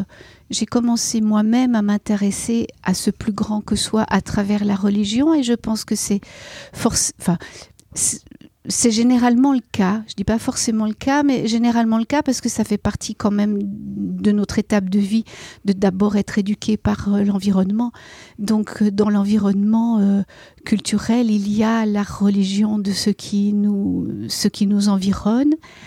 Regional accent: Geneva, Switzerland; j'étais une Suissesse, donc ça veut dire que je suis une fille des montagnes. du lac et des montagnes, je suis née à Genève

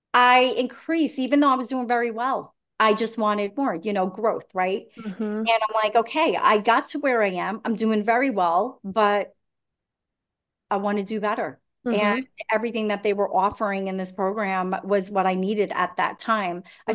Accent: New Jersey, United States; moved away as an adult; now in Pittsburgh, United States; So I ended up making a huge move from leaving my home. So I'm originally from New Jersey. So leaving there and then making these big moves to move to Pittsburgh, which is Western Pennsylvania.

